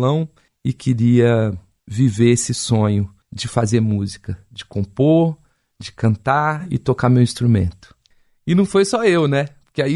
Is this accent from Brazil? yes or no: yes; Alfenas, Minas Gerais, Brazil; É impossível não lembrar da minha terra natal. Alfenas é uma cidade universitária, uma cidade no sul de Minas Gerais.